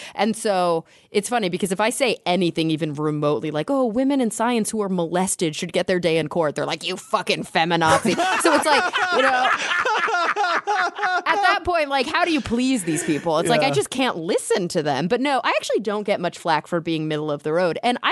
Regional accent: Texas, United States; now in California, United States; I grew up in Texas, but that's not why.

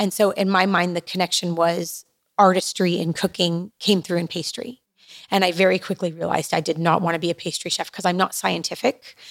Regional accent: California, United States; also born or lived in East Coast, United States; So I was born on the East Coast, and it's crazy because I moved to Southern California when I was about 4.

